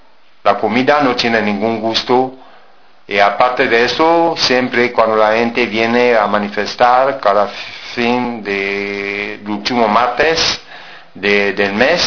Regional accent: Cameroon; Spanish is a second language; now in Spain; Soy inmigrante, soy de Camerún.

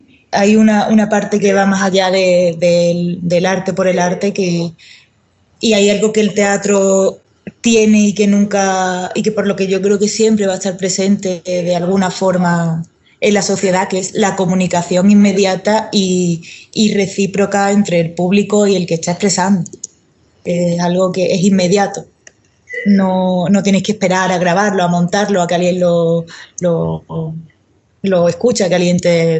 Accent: La Puebla de Cazalla, Andalusia, Spain; Y sí, la Puebla de Cazalla, que está aquí a unos 17 kilómetros, que es de donde yo vengo.

